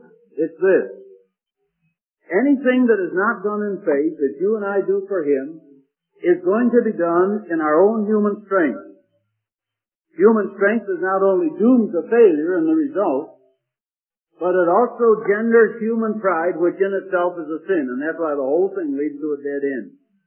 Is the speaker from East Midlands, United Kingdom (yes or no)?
no; Scotland, United Kingdom; You know, I'm a Scotsman.